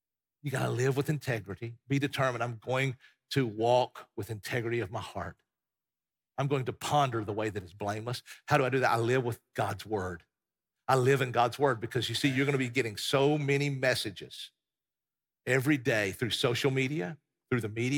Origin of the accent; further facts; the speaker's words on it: Tennessee, United States; I came to that when I was 17 years old on a bus from East Tennessee with my church.